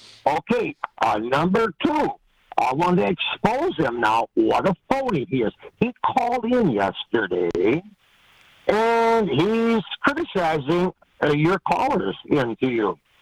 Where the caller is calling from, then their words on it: Milwaukee, Wisconsin, United States; Good morning, Earl. … from Milwaukee.